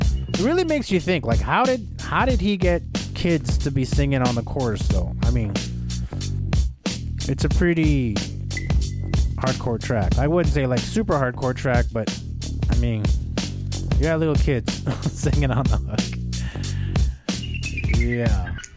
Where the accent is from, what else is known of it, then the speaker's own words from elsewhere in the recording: Winnipeg, Manitoba, Canada; whether it's in Winnipeg, my hometown, born and raised, or I'm out and about traveling.